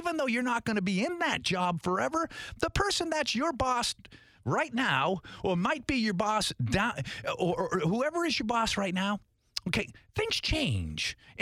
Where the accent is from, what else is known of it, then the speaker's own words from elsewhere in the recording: Tewksbury, Massachusetts, United States; And where I grew up, northeast of Boston in a little town called Tewksbury, Massachusetts, a solidly blue-collar town. It was a great place to grow up.